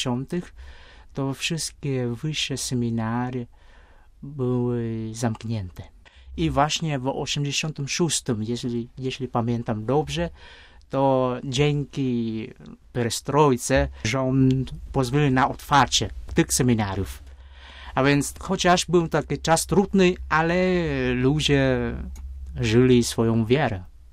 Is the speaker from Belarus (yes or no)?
no; Vietnam; Polish is a second language; moved away as an adult; also born or lived in Tula, Russia; now in Poland; Wyjechałem z Wietnamu w 1989 roku. I to wyjechałem nie do Polski, ale do Rosji na wyższe studia. Do miasta Tuły, mniej więcej 200 km na południe od Moskwy.